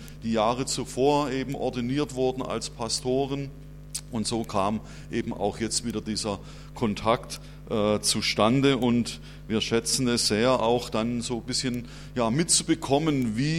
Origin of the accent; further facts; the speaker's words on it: Schorndorf, Baden-Württemberg, Germany; wir sind nicht eigentlich Hessen oder so, sondern wir kommen tatsächlich aus Schwaben ursprünglich, haben dort also unsere Heimat. Und ich kann mich gut erinnern, meine Eltern sind auch gläubig und in der Gemeinde dort in Schorndorf